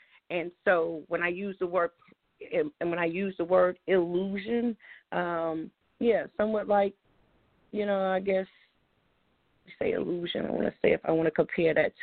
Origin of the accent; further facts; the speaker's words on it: Brooklyn, New York, United States; but I was raised in Brooklyn, and that is what our summers consisted of.